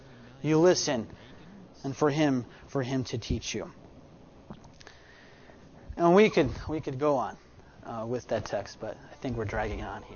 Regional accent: Chicago, Illinois, United States; I remember growing up in Chicago, folks, and wearing the colors of the local gang.

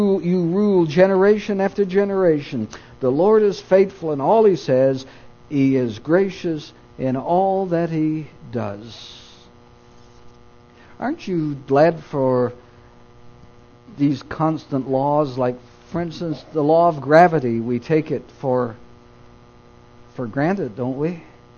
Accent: Newfoundland and Labrador, Canada; You know, I remember as a boy growing up in Newfoundland when we did not have powered motorboats.

